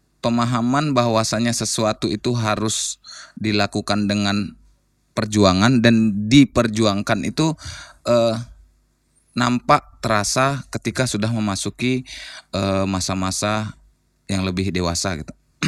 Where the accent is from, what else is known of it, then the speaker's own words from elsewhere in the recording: Bangkinang, Riau, Indonesia; also born or lived in Medan; now in Pekanbaru, Indonesia; lahir di Medan, besar dan tumbuh di Bangkinang. Besar dan tumbuh di Bangkinang, kemudian melanjutkan perjalanan hidup ke Kota Pekanbaru.